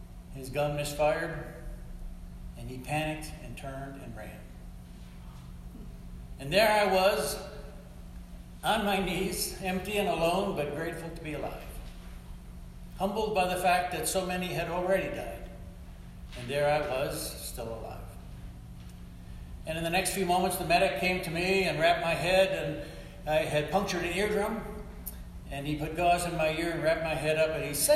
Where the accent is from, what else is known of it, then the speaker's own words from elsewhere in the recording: Minnesota, United States; I grew up in Minnesota, and at an early age, I wanted to be a minister in our family's religious tradition.